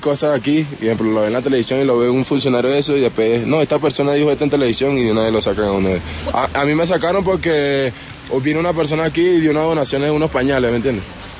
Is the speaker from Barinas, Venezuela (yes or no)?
yes; Barinas, Venezuela; moved away as an adult; now in Colombia; Yo soy de Barinas.